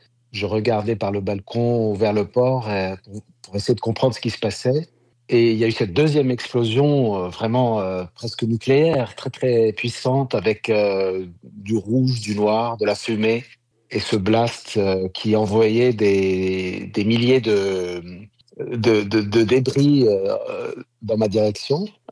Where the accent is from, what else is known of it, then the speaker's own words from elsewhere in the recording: Lebanon; même si je suis Libanais